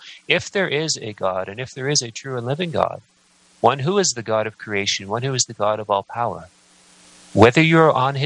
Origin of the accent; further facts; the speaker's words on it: Canada; born there; I was born in Canada. I had no say in the matter.